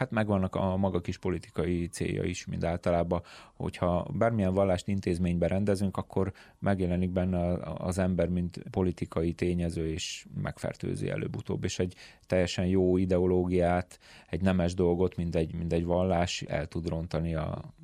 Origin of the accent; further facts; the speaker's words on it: Pest, Hungary; Én egy kis faluból származom, Pest megyéből, és az volt az első olyan mozzanat, mikor nekem el kellett jönni otthonról, és bejárni egy nagyobb városba